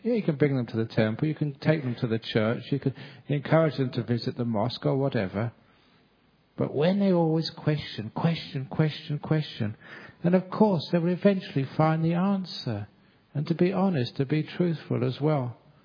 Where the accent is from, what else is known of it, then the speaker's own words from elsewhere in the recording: London, United Kingdom; I remember when I used to be a young man growing up in London, you weren't allowed to ask questions in a church.